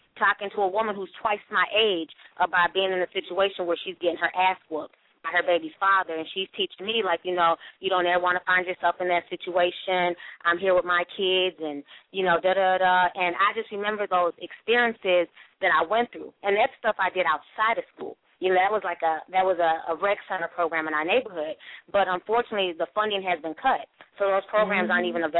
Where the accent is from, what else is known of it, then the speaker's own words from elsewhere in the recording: Nigeria; You know, like many people know or don't know, I'm Nigerian. I have Nigerian parents.